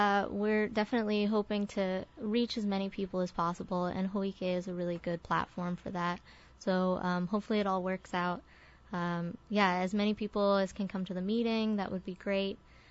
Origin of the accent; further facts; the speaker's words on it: Hawaii, United States; I'm from Kauai. I live here in Lihue, and I'm really excited about this project.